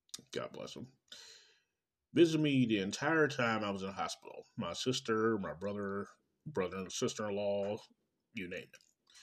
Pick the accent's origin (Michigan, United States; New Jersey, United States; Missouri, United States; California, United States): Missouri, United States; Kansas City; Coming directly from Kansas City, Missouri, my hometown.